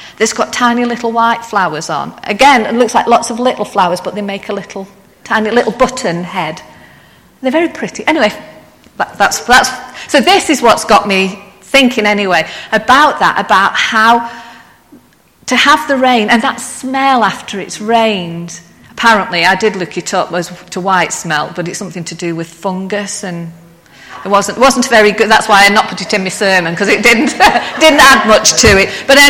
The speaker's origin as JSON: {"language": "English", "region": "England", "country": "United Kingdom", "said": "maybe it's because I'm from the Midlands and we're used to a lot of rain"}